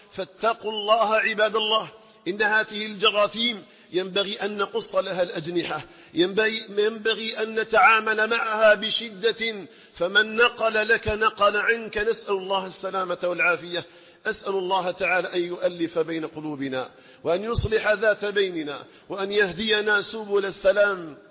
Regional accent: Algeria; اللهم اجعل بلدنا الجزائر آمنا مطمئنا

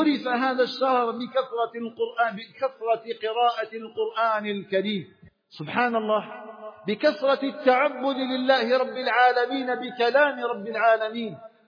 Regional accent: Algeria; اللهم اجعل بلدنا الجزائر آمنا مطمئنا

